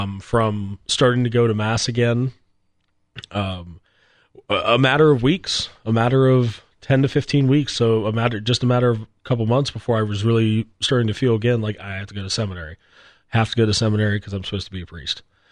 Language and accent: English; Pittsburgh, Pennsylvania, United States; No, but I grew up in Pittsburgh, and I thought about vocations a lot